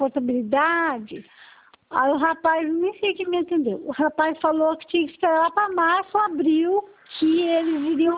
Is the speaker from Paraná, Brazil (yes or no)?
no; Bastos, São Paulo, Brazil; Então, eu sou de Bastos